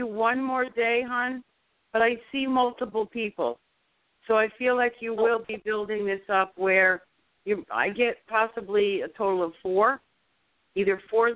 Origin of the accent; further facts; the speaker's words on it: New York, United States; Hello, Lena from New York, my hometown.